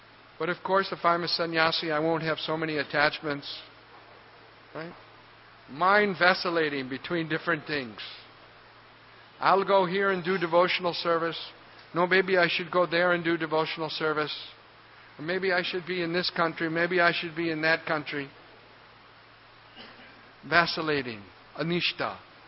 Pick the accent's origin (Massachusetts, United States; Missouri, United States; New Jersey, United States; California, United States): Missouri, United States; St. Louis; He closed Cleveland, he closed St. Louis, and I was from St. Louis.